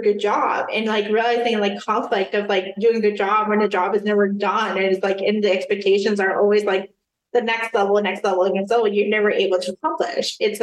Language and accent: English; Puerto Rico; I am from Puerto Rico.